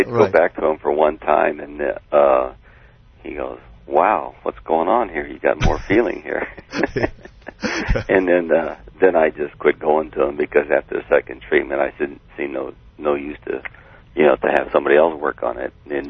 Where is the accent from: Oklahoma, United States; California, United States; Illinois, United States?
California, United States; Norwalk; I'm a construction worker, and I'm from Norwalk, California.